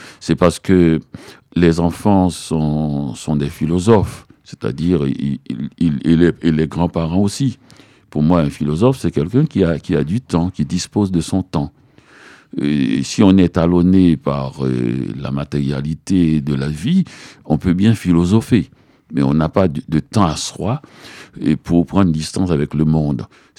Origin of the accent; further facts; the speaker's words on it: Montreal, Quebec, Canada; Dans le froid. Je viens de Montréal.